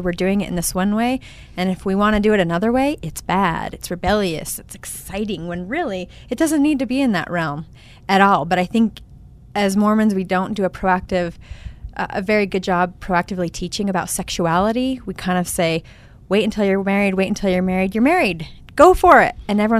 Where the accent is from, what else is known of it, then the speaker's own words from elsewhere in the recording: Sandy, Utah, United States; But no, I grew up in Sandy, Utah. I went to Skyline. I am an Eagle.